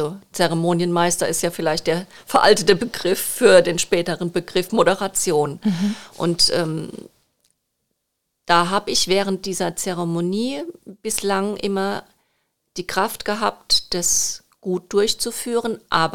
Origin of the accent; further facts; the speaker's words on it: Rhineland-Palatinate, Germany; born there; Also ich bin gebürtige Pfälzerin und liebe die Pfalz